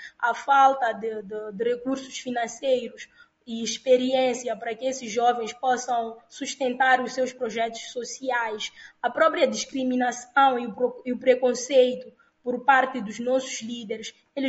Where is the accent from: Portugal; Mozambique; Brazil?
Mozambique; para a minha casa, para a minha terra, Moçambique